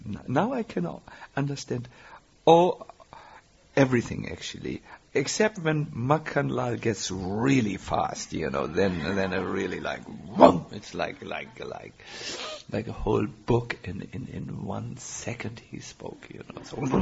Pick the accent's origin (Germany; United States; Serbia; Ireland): Germany; accent: German; English is a second language; I'm from Germany, and the Germans have the nature to speak extremely the R.